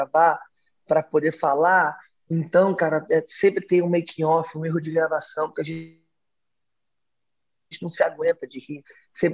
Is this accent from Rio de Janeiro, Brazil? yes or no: yes; Rio de Janeiro, Brazil; Eu sou do Rio de Janeiro, então aqui eu sou do subúrbio do Rio, sou de Realengo, já andei muito de trem.